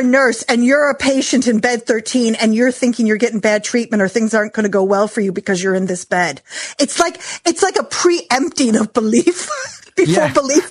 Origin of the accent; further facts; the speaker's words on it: Chicago, Illinois, United States; Now, I grew up in Chicago. I never saw a 13th floor growing up anywhere.